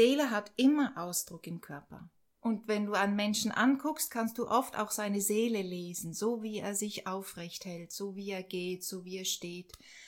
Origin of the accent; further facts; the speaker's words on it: Switzerland; accent: Swiss; now in Germany; Ich bin Schweizerin.